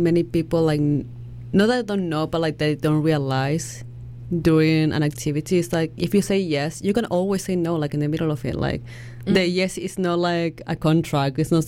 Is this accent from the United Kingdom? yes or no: no; Argentina; English is a second language; And, like, I'm from Argentina. So it's, like, a culture that, like, really is really touchy.